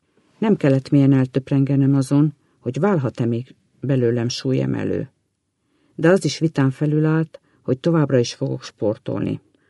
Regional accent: Máriabesnyő, Pest, Hungary; born there

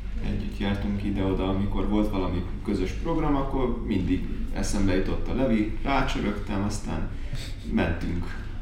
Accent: Budapest, Hungary; Budapesten nőttünk fel mind a ketten, Újpesten egészen pontosan

